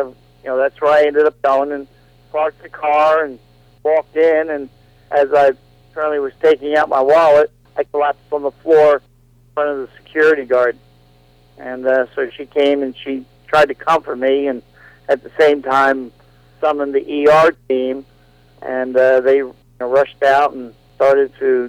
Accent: Massapequa, New York, United States; also born or lived in New Jersey; I was born in Trenton, New Jersey, grew up Long Island, New York, down called Massapequa.

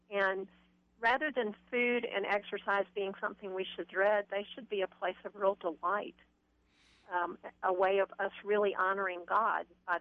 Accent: the South, United States; Well, probably like many Southerners who grew up in the 50s and 60s, both of my grandmothers had front porches.

